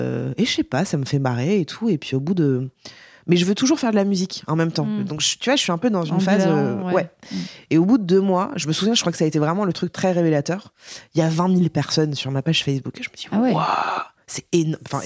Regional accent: Paris, Île-de-France, France; je suis une vraie parisienne bobo chiante

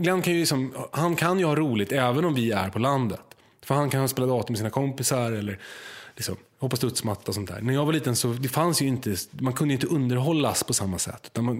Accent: Sorunda, Stockholm County, Sweden; Jag kom ju från Sorunda och ville vara i stan liksom.

